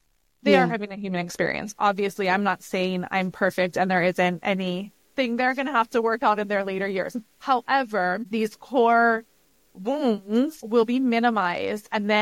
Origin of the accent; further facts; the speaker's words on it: Hawaii, United States; So although I'm from Hawaii, my family is Italian.